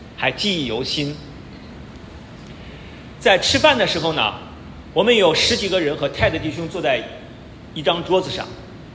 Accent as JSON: {"language": "Chinese", "country": "China", "said": "但是我们中国人呢，没有这个文化"}